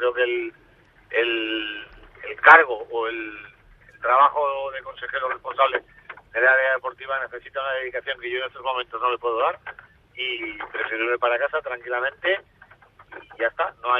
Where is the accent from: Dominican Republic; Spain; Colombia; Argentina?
Spain; Basque Country; soy vasco